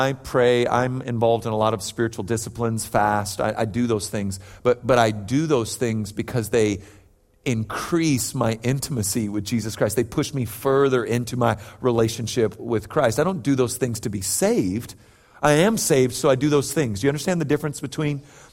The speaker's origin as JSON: {"language": "English", "region": "California", "country": "United States", "tie": "born or raised there", "said": "And just to be clear, I grew up in and around the Bay Area. Not a big 90s Cowboy fan, all right?"}